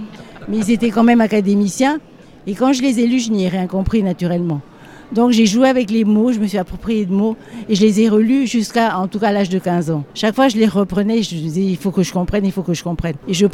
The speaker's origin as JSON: {"language": "French", "country": "Switzerland", "said": "Alors moi je suis suisse, n'est-ce pas?"}